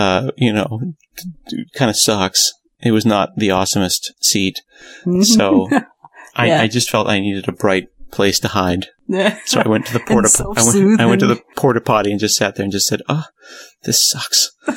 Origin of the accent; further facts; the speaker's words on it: Oregon, United States; born there; I was born in Oregon, you know, I don't know what it is in Celsius, but room temperature for me is about 65. You know, I grew up sleeping with the windows open.